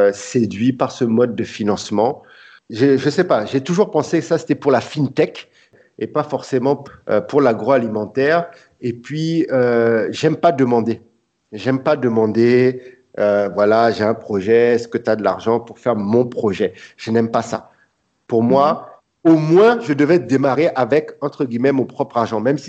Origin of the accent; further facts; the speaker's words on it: Togo; au Togo, je viens du sud du Togo, et on utilise plutôt pour les assaisonnements des poissons séchés, des poissons fumés.